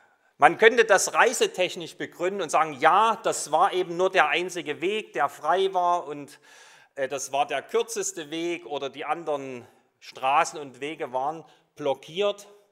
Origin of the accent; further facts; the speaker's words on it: Germany; ich bin in der DDR im Kommunismus groß geworden